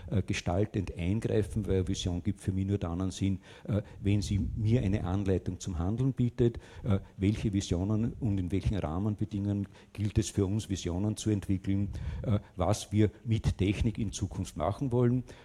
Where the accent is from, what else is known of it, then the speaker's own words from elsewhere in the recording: Austria; Konkret bei uns in Österreich, in Deutschland, bei euch, schaut sicherlich nicht gravierend anders aus.